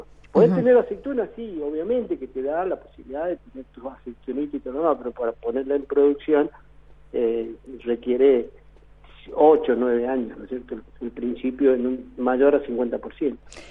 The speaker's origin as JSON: {"language": "Spanish", "town": "San Rafael", "region": "Mendoza", "country": "Argentina", "tie": "born there", "also_born_or_lived": "Sierra Grande", "moved": "as an adult", "lives_now": "Puerto Madryn, Argentina", "said": "Nací en Mendoza, en San Rafael, Mendoza, y a partir de los 18 años me vine a la Patagonia, tuve años en Sierra Grande, 7 años en Sierra Grande, después, bueno, eso fue en el 77"}